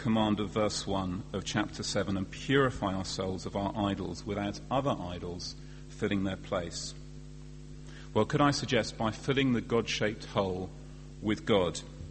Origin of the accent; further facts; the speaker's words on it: United Kingdom; I have enough money. I'm British.